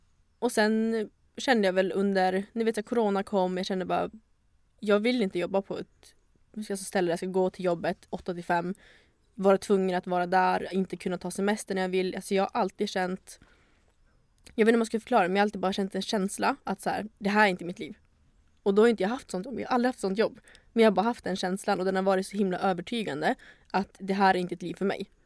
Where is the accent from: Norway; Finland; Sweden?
Sweden; Luleå, Norrbotten County; moved away as an adult; now in Stockholm, Sweden; Jag är 24 år. Född och uppvuxen i Luleå. Och sen ett år efter gymnasiet så flyttade jag till Stockholm